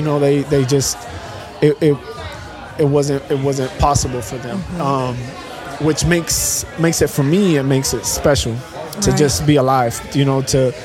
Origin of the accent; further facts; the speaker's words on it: Puerto Rico; now in Dallas-Fort Worth, United States; Originally from Puerto Rico.